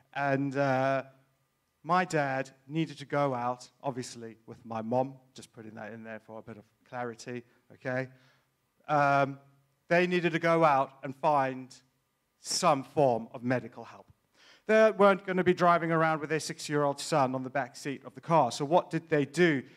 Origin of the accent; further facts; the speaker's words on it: South Africa; I come from South Africa, and that is a very, very important piece of context in this little story that I'm about to tell you.